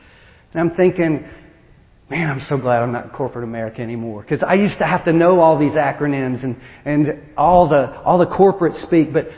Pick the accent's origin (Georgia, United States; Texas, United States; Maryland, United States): Texas, United States; now in Tennessee, United States; See, I'm from Texas. I talked funny before I got here.